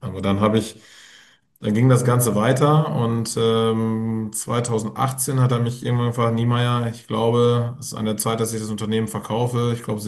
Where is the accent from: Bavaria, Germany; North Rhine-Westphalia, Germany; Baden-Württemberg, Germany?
North Rhine-Westphalia, Germany; vorher irgendwie ganz gerne wieder ins Münsterland, in die Heimat zurück wollte, was gleichzeitig meine Heimat ist.